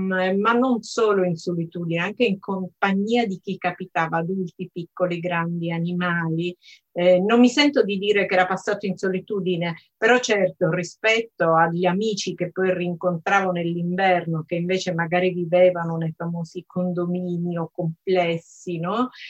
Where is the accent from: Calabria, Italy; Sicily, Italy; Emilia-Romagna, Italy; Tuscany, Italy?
Sicily, Italy; lui mi ha detto ma da dove vieni? E dalla Sicilia.